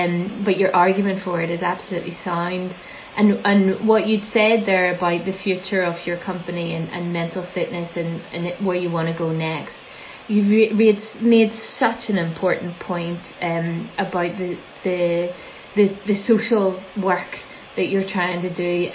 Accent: Ireland; I'm Irish, you know that.

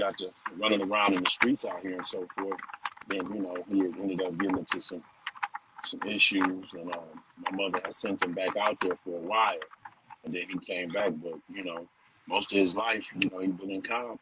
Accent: Compton, California, United States; also born or lived in Chicago; Yeah, man, you know, I was born in Chicago, I was raised out in Compton. You know, that's where my upbringing came from, out in Compton.

